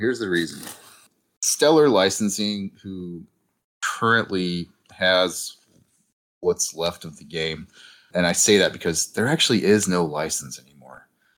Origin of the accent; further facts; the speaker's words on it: Texas, United States; I'm from Texas. We don't know how to say foreign stuff.